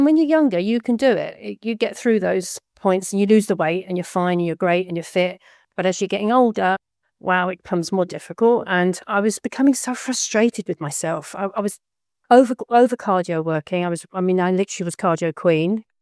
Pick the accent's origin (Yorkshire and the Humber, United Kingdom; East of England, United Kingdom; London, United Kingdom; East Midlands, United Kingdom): London, United Kingdom; I'm from the UK. I'm a Londoner